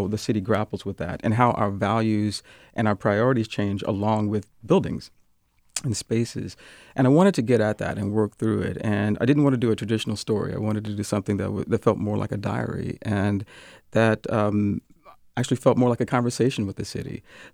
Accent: the South, United States; now in Seattle, United States; I've lived here for 23 years. I came here from the South. And so Seattle was the largest city I'd ever lived in.

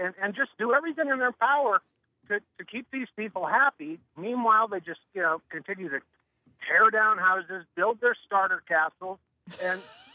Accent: Massachusetts, United States; Well, I'm from the Cape.

